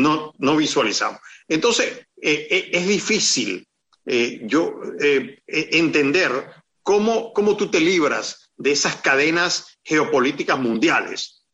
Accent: Venezuela

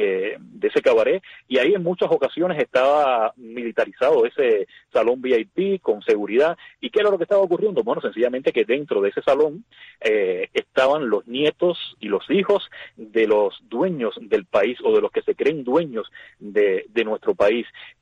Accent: Cuba; no existiría nada de eso dentro de mi Cuba, porque como cubanos somos emprendedores, somos luchadores, somos creativos.

